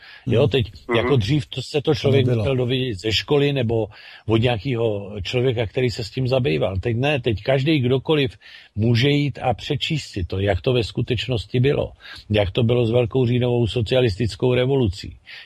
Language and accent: Czech; Bohemia, Czechia; moved away; To je třeba důvod, proč já jsem odešel z Čech, že jo? Kvůli tomu, jak to tam bylo.